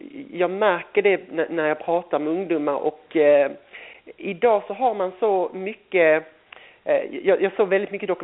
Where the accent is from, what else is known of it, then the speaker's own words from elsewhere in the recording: Eslöv, Skåne, Sweden; Så att, och där hon bor, hon i Eslöv, det är ju där jag kommer ifrån.